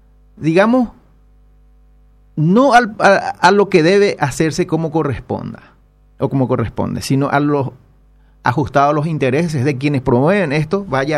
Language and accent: Spanish; Paraguay; Vengo a hablar como ciudadano paraguayo